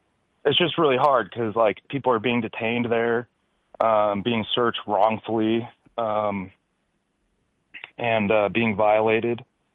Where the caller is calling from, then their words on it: Portland, United States; from Portland.